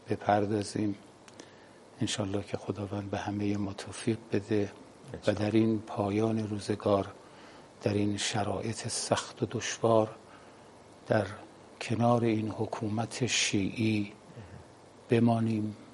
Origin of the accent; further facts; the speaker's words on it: Qom, Iran; بله، ما در قم متولد شدیم. مدرسه امیر کبیر در خیابون باجک، اونجا درسامونو خوندیم.